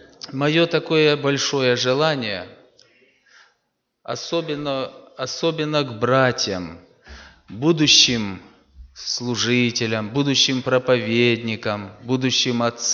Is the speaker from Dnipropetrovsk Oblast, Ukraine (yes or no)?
yes; Verkhnodniprovsk, Dnipropetrovsk Oblast, Ukraine; Я с Украины, Днепропетровская область, город Верхнеднепровск.